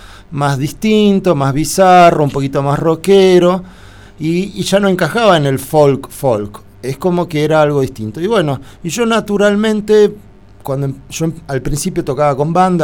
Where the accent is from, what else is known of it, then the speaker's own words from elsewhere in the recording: La Plata, Buenos Aires Province, Argentina; yo soy de La Plata